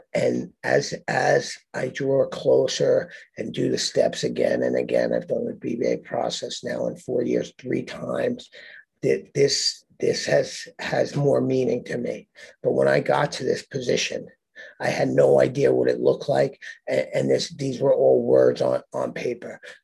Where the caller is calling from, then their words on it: Southampton, New York, United States; I'm an alcoholic. I'm calling today from Southampton, New York. I live in Puerto Rico, but I have a house here.